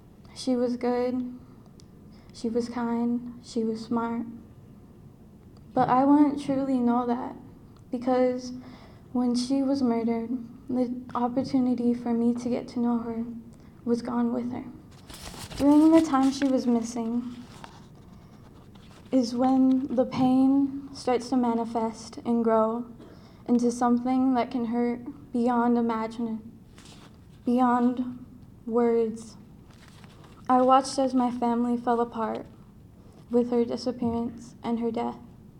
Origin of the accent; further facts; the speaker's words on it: Rosebud Reservation, South Dakota, United States; I'm from the Rosebud Reservation and go to TCHS, Todd County High School.